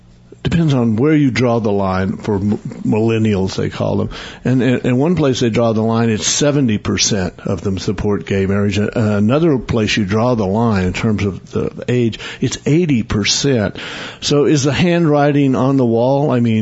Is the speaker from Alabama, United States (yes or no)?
no; Oklahoma, United States; Well, now, when I was growing up in Oklahoma, being gay was an absolutely terrible thing.